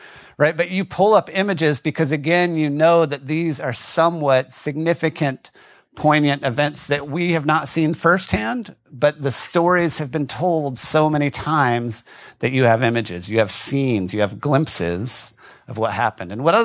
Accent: Colorado, United States; I grew up in Colorado, and so for me, mountains are a whole lot bigger than this, right?

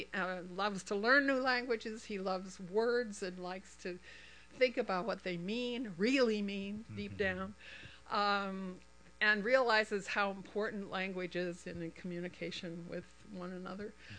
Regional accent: Baltimore, Maryland, United States; now in Austin, United States; We had been to Austin several times to visit, and we knew that we would probably like it. We come from Baltimore, so we're not going to have to deal with ice and snow

